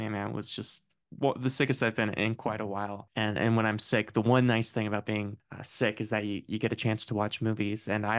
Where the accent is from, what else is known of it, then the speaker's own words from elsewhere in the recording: United States; It's my American ignorance that is